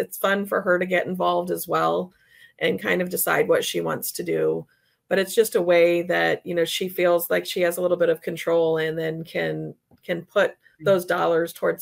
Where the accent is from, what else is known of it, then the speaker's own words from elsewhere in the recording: Ohio, United States; Remember where we're from, right? We're from Ohio.